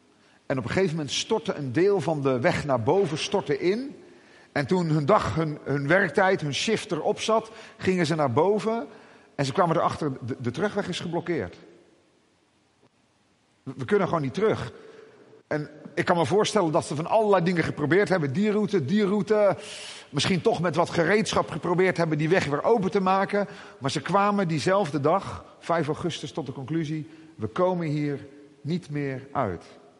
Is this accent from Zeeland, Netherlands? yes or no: yes; Zeeland, Netherlands; born there; now in Amerongen, Netherlands; Tegenwoordig woon ik in Amerongen. Maar ik ben een geboren Zeeuw en heb ook lang in Goes gewerkt.